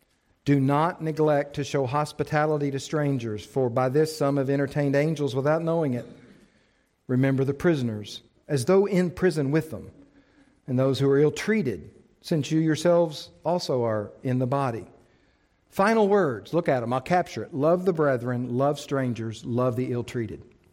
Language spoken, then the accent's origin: English; Bible Belt, United States; I was raised here. I was raised in the Bible Belt in a fundamentalist Baptist church